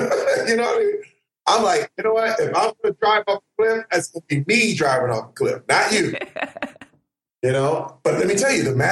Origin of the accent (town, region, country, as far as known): Flint, Michigan, United States; born or raised there